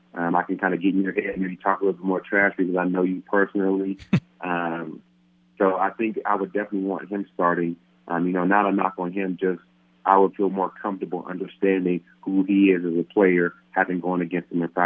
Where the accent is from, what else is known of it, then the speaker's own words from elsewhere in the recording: Palm Desert, California, United States; now in Denver, United States; Right now, we've done a couple housing projects in my hometown of Palm Desert, California, and now we want to bring it here